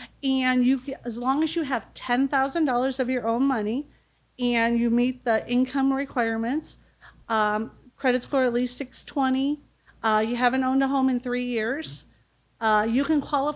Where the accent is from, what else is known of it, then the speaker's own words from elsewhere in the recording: Iowa, United States; moved away as an adult; also born or lived in Minneapolis; now in Las Vegas, United States; I grew up in Iowa, and then I moved to Minneapolis, a suburb, and I raised my three kids